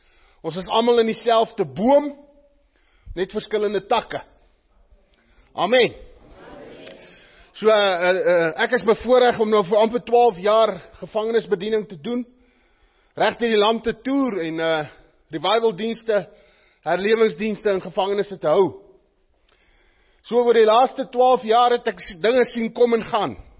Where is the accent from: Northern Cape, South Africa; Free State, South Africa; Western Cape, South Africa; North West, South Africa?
Free State, South Africa; Bloemfontein; Ons is van Bloemfontein af, partij van ons.